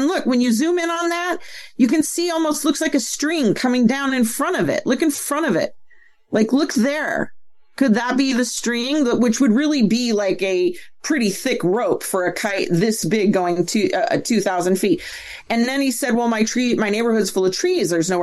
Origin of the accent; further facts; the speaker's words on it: San Diego, California, United States; Now, I grew up in San Diego flying kites.